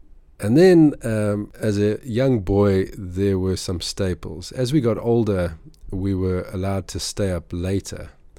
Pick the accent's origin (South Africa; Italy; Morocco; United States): South Africa; So as a child of the 80s, growing up in South Africa, music was linked to TV shows.